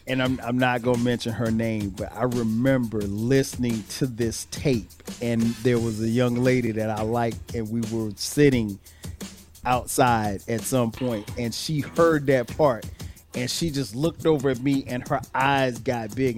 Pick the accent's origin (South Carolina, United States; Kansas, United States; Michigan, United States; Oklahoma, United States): South Carolina, United States; Florence; I just know my hometown of Florence, South Carolina.